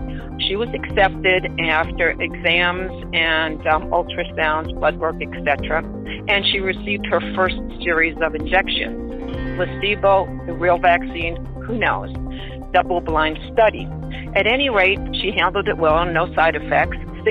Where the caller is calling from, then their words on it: Denver, Colorado, United States; I'm calling from Denver, Colorado.